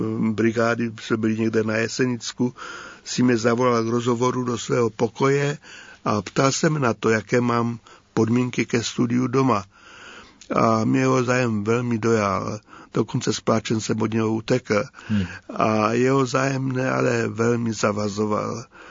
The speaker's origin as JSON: {"language": "Czech", "town": "Orlová", "region": "Moravian-Silesian Region", "country": "Czechia", "tie": "born or raised there", "also_born_or_lived": "Mosty u Českého Těšína", "said": "Vyrůstal jsem potom v hornické kolonii v Orlové Lazích, poblíž dolu Nová Jáma, který později komunisté přejmenovali na důl Antonín Zápotocký."}